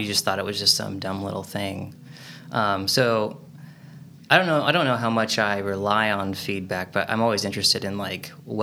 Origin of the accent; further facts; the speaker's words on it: Longview, Washington, United States; also born or lived in Seattle / New York City; I grew up, I'm from the Northwest. I grew up in Longview, Washington.